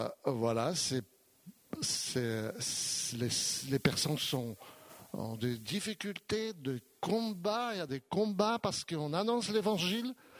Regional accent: France; Chez nous, en France, l'Église est séparée donc de l'État depuis 1905.

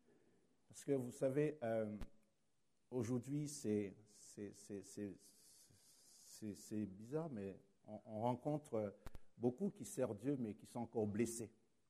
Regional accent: Paris, Île-de-France, France; Donc, je viens de Paris, dans la région parisienne.

